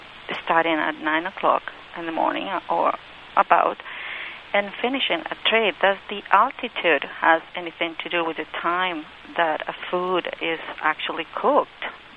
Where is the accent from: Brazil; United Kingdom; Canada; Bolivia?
Bolivia; now in Beverly, United States; I am originally from Bolivia